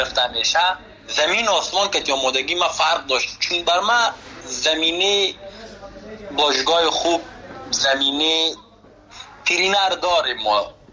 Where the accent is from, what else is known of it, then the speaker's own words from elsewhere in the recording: Afghanistan; خودم از افغانستان آمدم